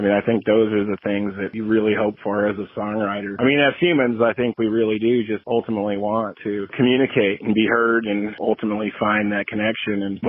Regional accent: Colorado, United States; moved away as an adult; I grew up in Colorado and I've been gone since my early 20s. I just moved back to Colorado within the last year. So even though I grew up here, I'm kind of in new territory.

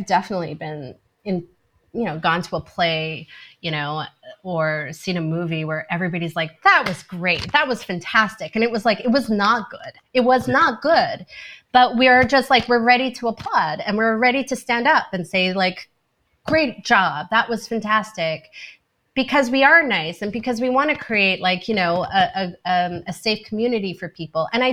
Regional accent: Canada; I find myself embarrassed as a Canadian to like say, you know, I'm pretty good at this.

